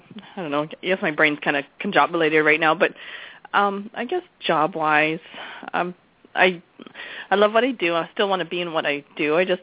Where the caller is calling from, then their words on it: Hawaii, United States; I'm actually calling from Hawaii.